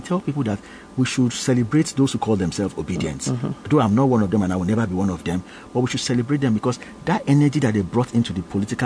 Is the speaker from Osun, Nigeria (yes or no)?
yes; Osun, Nigeria; now in Lagos, Nigeria; I'm from Osun State. I live in Lagos, but I registered as a voter in Osun State. I go home regularly in Osun State.